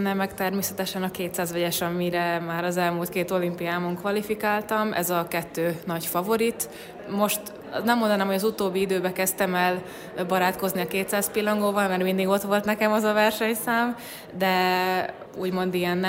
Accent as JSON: {"language": "Hungarian", "town": "Székesfehérvár", "region": "Fejér", "country": "Hungary", "lives_now": "Győr, Hungary", "said": "Én nagyon megtaláltam magamat ott Győrben, most már ott is élek, ugye én Székesfehérvárról költöztem oda"}